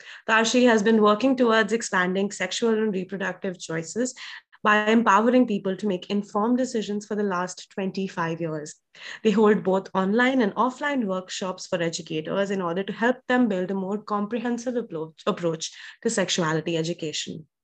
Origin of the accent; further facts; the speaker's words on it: New Delhi, Delhi, India; from New Delhi, India.